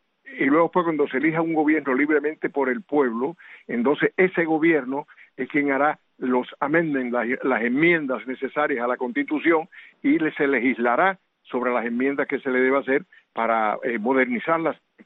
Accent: Cuba; moved away; cuando tuvimos que salir de Cuba, todos y cada uno de los cubanos que salimos, nunca nos olvidamos de Cuba y llevamos a Cuba

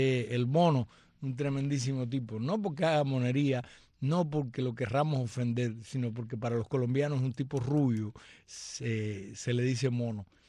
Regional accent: Cuba; soy una cubana

